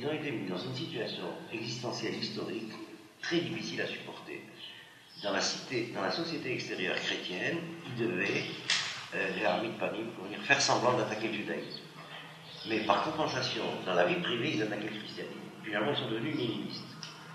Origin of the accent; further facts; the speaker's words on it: Algeria; Je me rappelle encore quand j'étais enfant, en Algérie